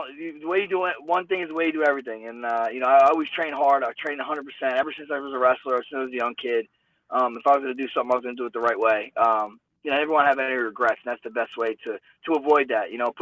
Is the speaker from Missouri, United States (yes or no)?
no; Toms River, New Jersey, United States; In Toms River, yep.